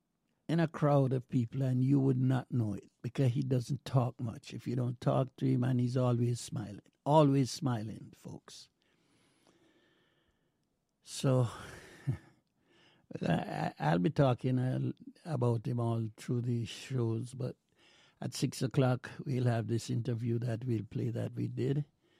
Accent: Jamaica; I'm a Jamaican, and I love that country very much.

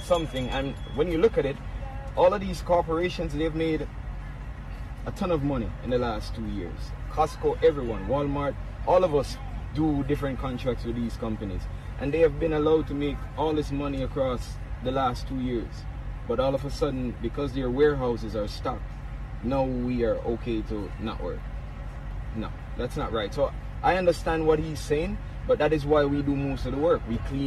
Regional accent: Brantford, Ontario, Canada; And I'm from Brantford, Ontario.

